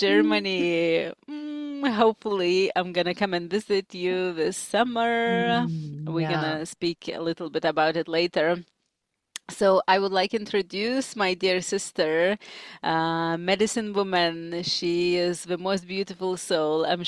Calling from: Monastir, Monastir Governorate, Tunisia; I'm tuning in from Tunisia, from Monastir.

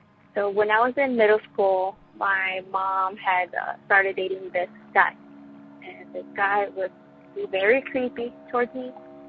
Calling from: San Antonio, Texas, United States; I'm from San Antonio, Texas.

